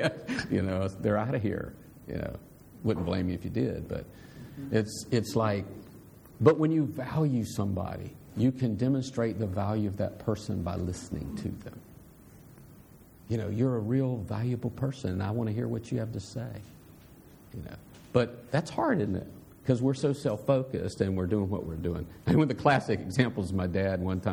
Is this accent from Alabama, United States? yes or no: no; North Carolina, United States; I was from North Carolina and ministered in an area where there was Fort Bragg and Pope Air Force Base, a lot of soldiers.